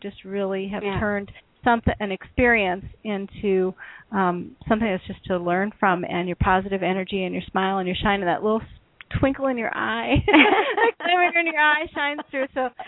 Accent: Iowa, United States; also born or lived in Minnesota / California; now in Maine, United States; I actually grew up in Iowa, went back to Minnesota. I was born in Minnesota, went back to Minnesota. But from Minnesota, I actually moved to California.

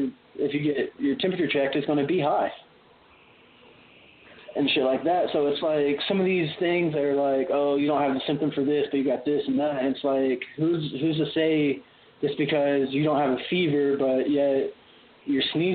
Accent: Arizona, United States; originally I'm from Arizona, and out there it's more of like a dry heat and stuff like that.

